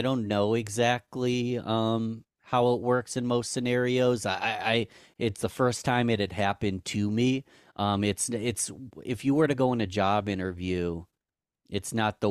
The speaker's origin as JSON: {"language": "English", "town": "Rochester", "region": "New York", "country": "United States", "said": "I'm from Rochester, New York, in the United States."}